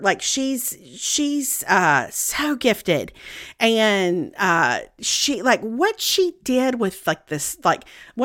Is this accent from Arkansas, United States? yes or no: no; Meridian, Mississippi, United States; And so I'd gone to Meridian, to my hometown, a couple of months ago.